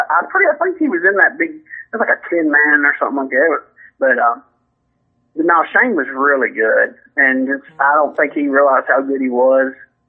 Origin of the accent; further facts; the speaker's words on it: Mount Juliet, Tennessee, United States; Yeah, I was born and raised in Mount Juliet.